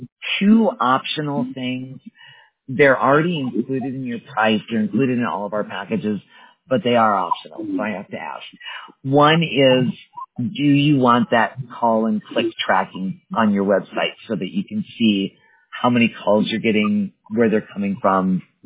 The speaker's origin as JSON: {"language": "English", "region": "Wisconsin", "country": "United States", "tie": "born or raised there", "said": "Yeah, I grew up in Wisconsin, by the way."}